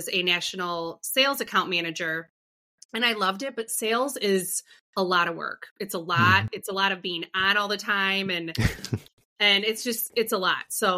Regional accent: Rockford, Illinois, United States; now in Naperville, United States; So I'm from Rockford, Illinois. I currently live in Naperville, Illinois, and I'm the middle child.

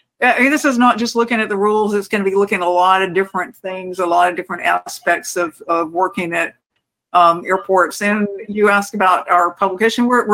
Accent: Phoenix, Arizona, United States; photo on one of my voyages into and out of Phoenix Sky Harbor, because I think I happen to be partial to my hometown tower.

